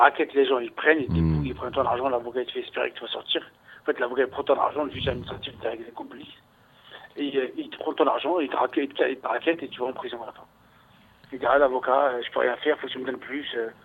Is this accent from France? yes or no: yes; France; je suis français, je parle chinois.